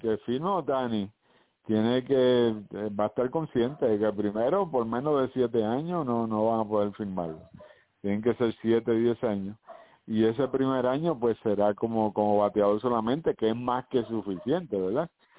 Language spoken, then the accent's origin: Spanish; Ponce, Puerto Rico; Yo soy de Ponce, nacido y criado en Ponce